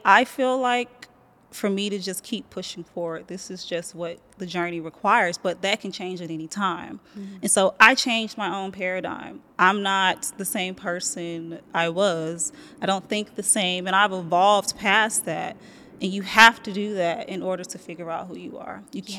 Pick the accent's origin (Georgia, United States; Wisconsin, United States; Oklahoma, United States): Georgia, United States; Athens; No, in Athens. I'm from Athens, Georgia. So I grew up there.